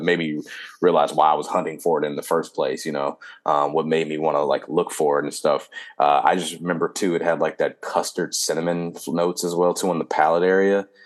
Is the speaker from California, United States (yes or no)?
yes; Compton, California, United States; I can tell you, people, from growing up in Compton, I've never had a guy walk up on my house and just ask me.